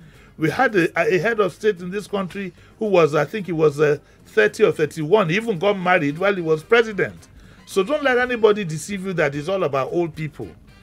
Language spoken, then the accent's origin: English; Nigeria; I'm proud as a Nigerian of that movie. I'm very, very proud.